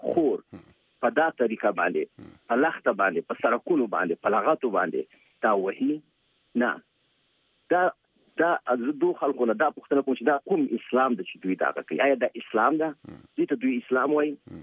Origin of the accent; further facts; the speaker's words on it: Peshawar, Khyber Pakhtunkhwa, Pakistan; زه ورکوټه غاښتم، زه په پېښور کې غاښتم.